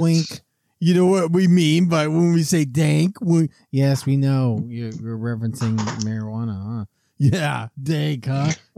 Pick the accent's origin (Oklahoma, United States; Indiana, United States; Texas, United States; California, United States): California, United States; I'm from California.